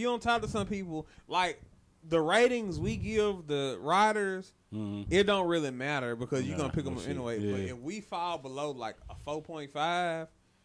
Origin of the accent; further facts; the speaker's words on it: Jackson, Mississippi, United States; Yeah, I'm from Jackson.